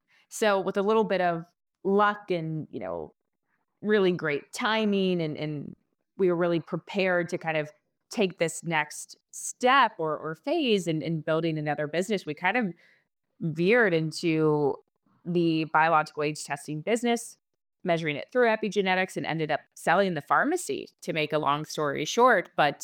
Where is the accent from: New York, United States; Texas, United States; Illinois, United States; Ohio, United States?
Ohio, United States; also born or lived in Lexington, Kentucky; So I'm originally from Ohio, traveled about 2.5 hours down south to Lexington, Kentucky